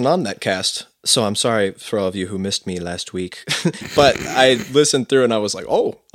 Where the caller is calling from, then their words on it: Wisconsin, United States; Oh, I am recording from Wisconsin, and lucky me, I am able to indulge in Wisconsin craft brews.